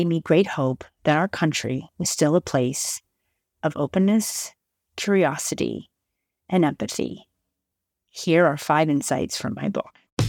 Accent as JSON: {"language": "English", "town": "Danville", "region": "Pennsylvania", "country": "United States", "tie": "born or raised there", "also_born_or_lived": "West Virginia", "said": "I was born in West Virginia to Irish immigrant parents. I spent most of my childhood life in Danville, a rural town in Wontor County, Pennsylvania."}